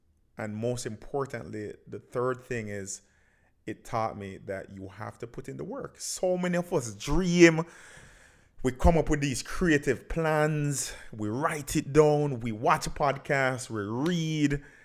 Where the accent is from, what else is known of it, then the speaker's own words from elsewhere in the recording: Jamaica; moved away; because that is who I am, right? I'm a Jamaican, I'm an immigrant, and Patois is a part of me.